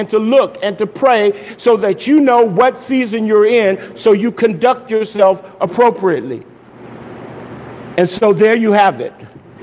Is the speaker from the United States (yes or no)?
yes; Los Angeles, California, United States; I'm from South Central LA.